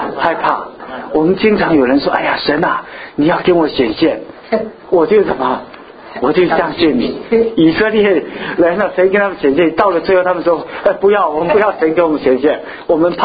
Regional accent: China; 我们以前从大陆来的，以前在大陆经常都有什么中央文件，对不对？

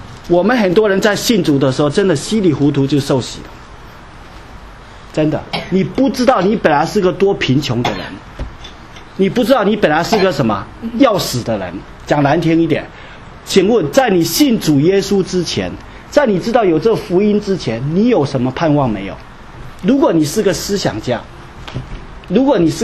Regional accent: China; 我们今天能活在作为中国人，可以说是我们最幸福的一代

